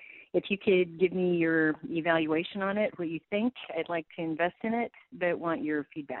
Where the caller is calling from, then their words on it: Portland, Oregon, United States; I'm calling from Portland, Oregon.